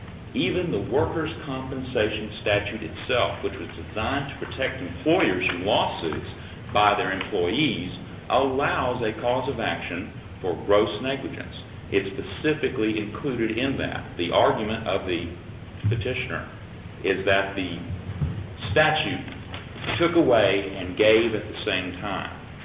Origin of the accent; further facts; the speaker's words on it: Beaumont, Texas, United States; As the Sergeant Arms said … I'm from Beaumont, Texas.